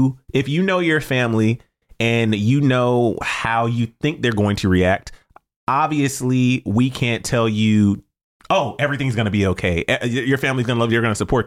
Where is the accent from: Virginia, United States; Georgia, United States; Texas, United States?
Georgia, United States; Atlanta; Cause I remember, you know, 14 for me, it was around 13, 14 for me in Georgia, and I'm from Atlanta, but I was definitely in the suburbs and I was in a all black community.